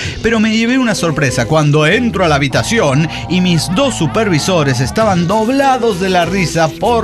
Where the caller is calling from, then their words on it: Saltillo, Coahuila, Mexico; Soy la Miss de los Perros de Saltillo, Coahuila.